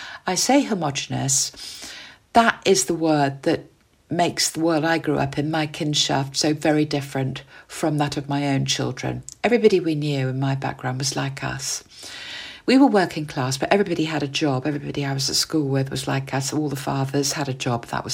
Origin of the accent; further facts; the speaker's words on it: Bristol, South West England, United Kingdom; born there; Working class, English, West Country. I was born in 1961 in Bristol, which is a port in the southwest of England.